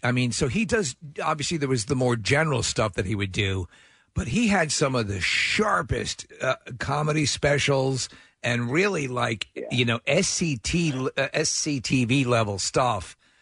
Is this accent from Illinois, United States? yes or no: no; New York, United States; because I'm from New York and my wife has a very Long Island dialect and everyone tells me I have sort of an antiseptic speech pattern